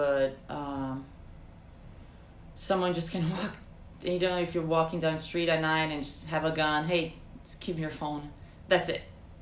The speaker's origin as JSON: {"language": "English", "country": "Brazil", "also_born_or_lived": "Fort Lauderdale / Philadelphia", "moved": "as an adult", "lives_now": "Spokane, United States", "said": "I'm originally from Brazil, yeah, but before moving to Spokane, I was living in Florida, Fort Lauderdale, and before that, I moved to America first time, 2014."}